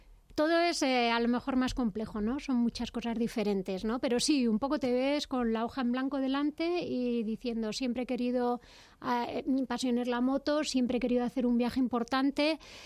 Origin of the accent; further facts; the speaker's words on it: Madrid, Community of Madrid, Spain; born there; Pues yo nací en Moncloa, pero ahora vivo en Vallecas.